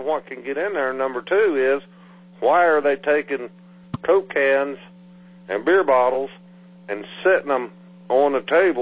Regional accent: West Virginia, United States; moved away; You know, I grew up in West Virginia.

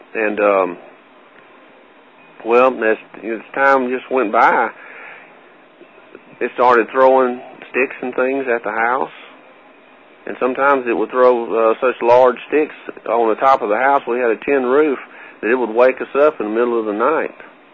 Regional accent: Louisiana, United States; I was telling Marco today when I was talking to him, you know, that I was raised up in Louisiana. So I know what alligator tracks look like.

